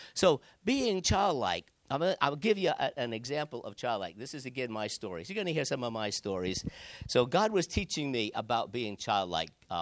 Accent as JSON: {"language": "English", "town": "New Bedford", "region": "Massachusetts", "country": "United States", "tie": "born or raised there", "said": "I was born in the United States, but I'm of a French-Canadian heritage. All my great-grandparents and above came from there. I grew up in a small city of about 100,000 people in New Bedford, Massachusetts."}